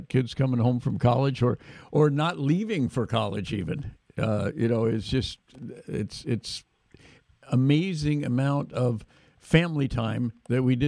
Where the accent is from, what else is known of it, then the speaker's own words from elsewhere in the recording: Portland, United States; I'm a native of Portland, of course, and I know you're pretty well known in my hometown